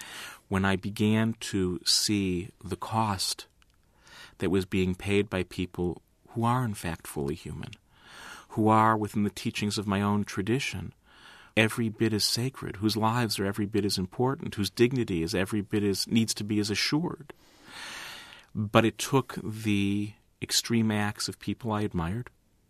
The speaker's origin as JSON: {"language": "English", "country": "United States", "said": "Though I think it's important right now as an American, if we're going to be involved in a war"}